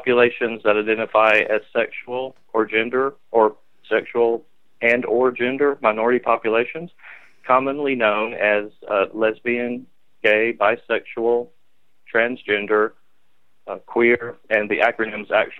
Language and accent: English; the South, United States; I was raised in the Church of Christ, and there's a lot behind saying that. People in the South, in the Deep South, understand exactly what I mean when I say that, but it's a community. The people that I grew up